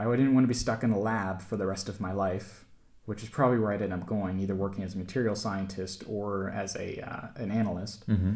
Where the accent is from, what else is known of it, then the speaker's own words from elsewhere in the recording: Virginia, United States; some of the places I would have been growing up in Virginia at the time